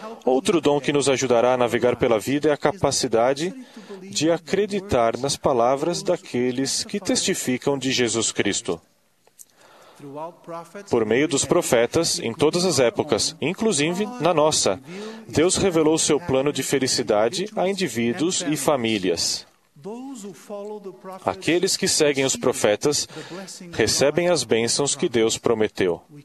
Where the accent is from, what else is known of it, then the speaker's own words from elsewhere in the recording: Portugal; born there; No meu país natal, Portugal, por exemplo